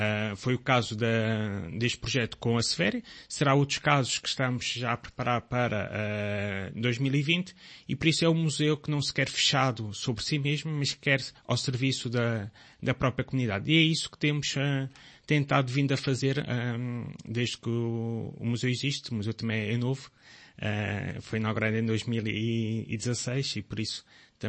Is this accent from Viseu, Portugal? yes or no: no; Lisbon, Portugal; now in Real, Portugal; Eu nasci em Lisboa, e fui criado em Lisboa até terminar o curso, mas considero-me beirão, nomeadamente Conceito Nau de Castelo, freguesia de Real, que é a freguesia da minha família e foi a freguesia que eu optei para viver.